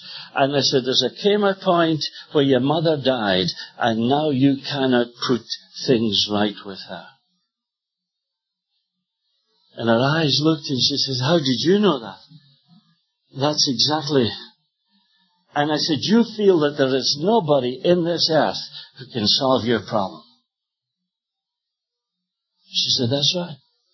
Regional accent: Scotland, United Kingdom; now in United States; I remember one day I was in Rhode Island when I came over from Scotland to the States.

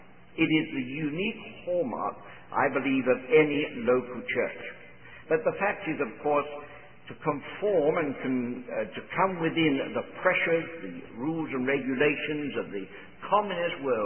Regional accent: London, United Kingdom; born there; I'm very much from the other side of the pond, in the sense that I'm English-born, London-born, but my heritage is very Central European.

